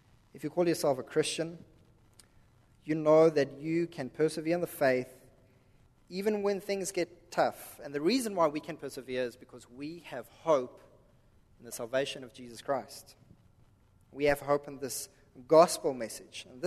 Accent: South Africa; accent: Americanized; now in United States; My accent is completely Americanized. We're actually South African

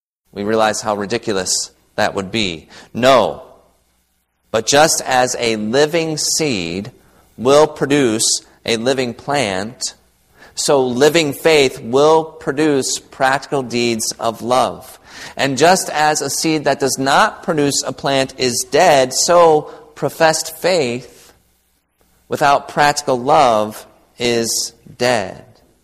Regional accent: Michigan, United States; When I was a kid growing up in Michigan

